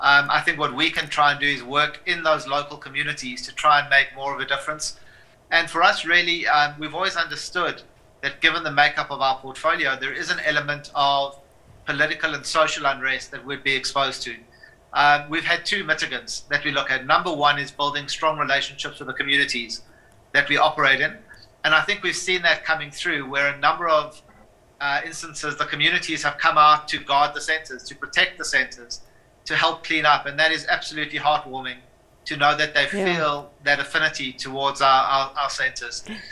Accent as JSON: {"language": "English", "country": "South Africa", "said": "what government owes all of us as South African citizens"}